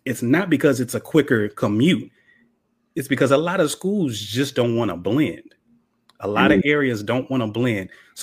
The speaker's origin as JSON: {"language": "English", "town": "Leesville", "region": "Louisiana", "country": "United States", "tie": "born or raised there", "said": "So I was born on Fort Polk. I was born a military brat. Mm-hmm. And then my dad got out of the military. And we ended up staying in Leesville."}